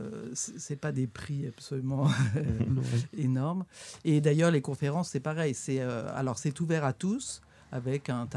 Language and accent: French; Paris, Île-de-France, France; moi je suis parisienne, donc j'ai plutôt une enfance